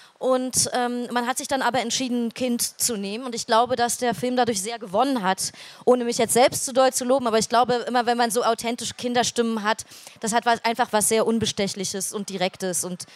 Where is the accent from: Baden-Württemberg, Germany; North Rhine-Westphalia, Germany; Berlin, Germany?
Berlin, Germany; also born or lived in Rostock; Deswegen bin ich keine gebürtige Berlinerin, obwohl ich schon immer in Berlin gelebt habe.